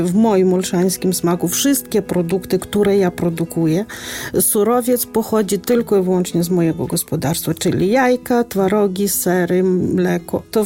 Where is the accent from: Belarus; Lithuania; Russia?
Lithuania; now in Poland; I właśnie korzystając z przepisów z Litwy, skąd pochodzę, właśnie tam jest popularny ser bardzo pieczony.